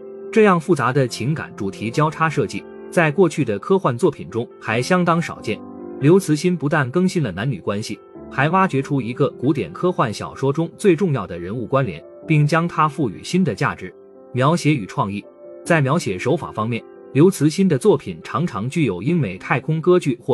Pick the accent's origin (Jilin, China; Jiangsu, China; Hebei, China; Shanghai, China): Hebei, China; Handan; 当我知道大刘是我们家乡邯郸水电学院毕业的